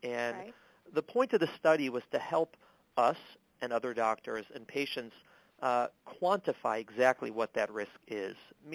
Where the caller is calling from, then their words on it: New York City, New York, United States; I'm calling in from New York City.